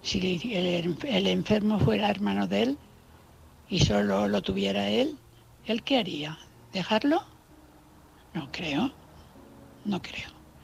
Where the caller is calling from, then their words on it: Valencia, Valencian Community, Spain; de Valencia.